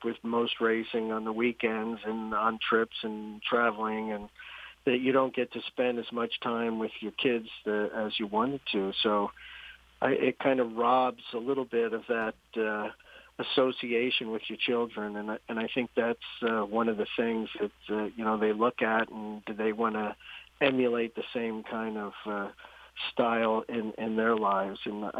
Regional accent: New Jersey, United States; I grew up in Jersey

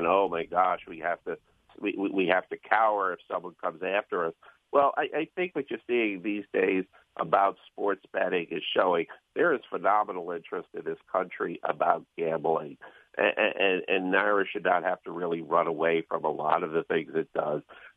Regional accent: Queens Village, New York, United States; I personally remember from being old enough and growing up in Queens Village, yeah, that area was a congested city

